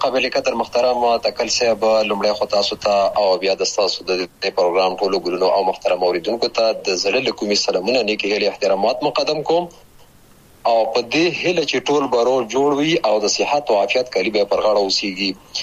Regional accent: Afghanistan; هغه دیارلس سوه څلور شپېته کال و چې زه په همدې ولسوالۍ کې پیدا شوم، د بابو خیلو نومې ځای کې چې دا هم همدغه هم جوار ولسوالۍ ده، د ښکته پښتونخوا هغه ولسوالۍ چې د ډیورن کرخې سره جوخته پرته ده

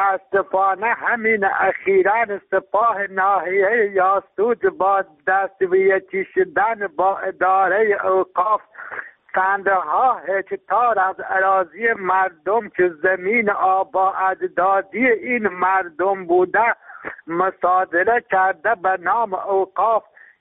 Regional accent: Afghanistan; now in Yasuj, Iran; من یک افغانی هستم از شهر یاسوج تماس میگیرم

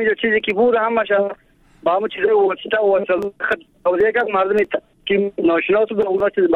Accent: Badakhshan, Afghanistan; از بدخشان هستم.

